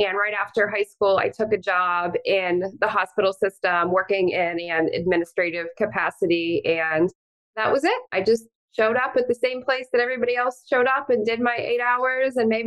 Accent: Pittsburgh, Pennsylvania, United States; I'm 42 years old. I grew up in Pittsburgh, very working class family, working class roots.

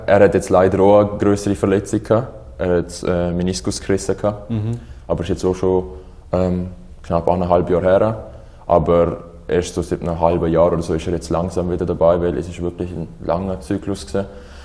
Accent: Liechtenstein; ich bin da auf die Welt gekommen, ich bin da aufgewachsen und ja, ich habe mich eigentlich immer schon so wie ein Liechtensteiner gefühlt, weil das ist meine Heimat da.

